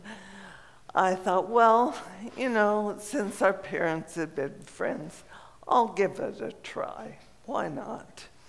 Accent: Greeley, Colorado, United States; I've been working with flood victims in my hometown of Greeley, Colorado.

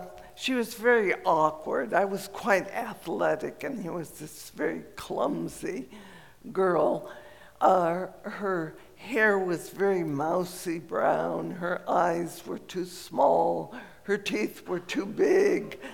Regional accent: Greeley, Colorado, United States; I've been working with flood victims in my hometown of Greeley, Colorado.

